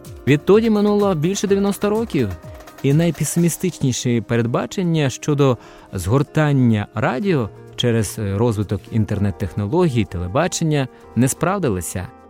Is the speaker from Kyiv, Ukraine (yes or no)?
no; Kharkiv, Kharkiv Oblast, Ukraine; Я, як харків'янин, тішуся